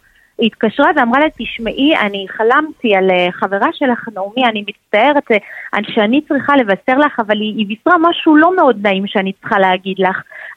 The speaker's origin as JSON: {"language": "Hebrew", "country": "France", "second_language": "Hebrew", "lives_now": "Israel", "said": "אנחנו צרפתים, כן?"}